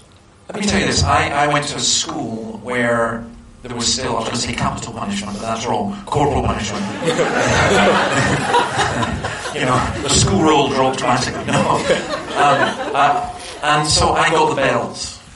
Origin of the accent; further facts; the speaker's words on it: Scotland, United Kingdom; But I'm Scottish, so we don't cry.